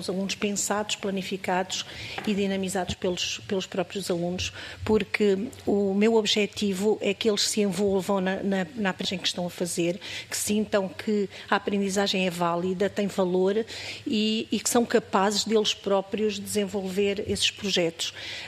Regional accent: Covilhã, Castelo Branco, Portugal; Venho da Covilhã.

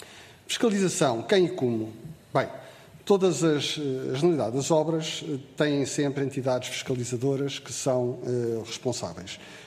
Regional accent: Lisbon, Portugal; eu sou de Lisboa

